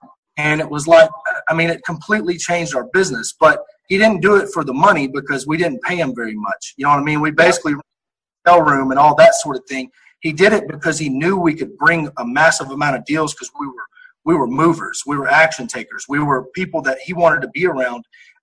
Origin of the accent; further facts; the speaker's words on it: College Station, Texas, United States; he saw my phone number and realized I was from College Station, that I'd spent some time there.